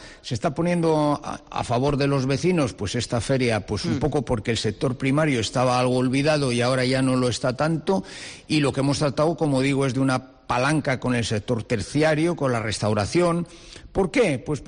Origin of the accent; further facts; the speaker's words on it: Isla, Cantabria, Spain; A la gente que somos de Isla, no nos llaman los pimienteros, nos llaman los caricones.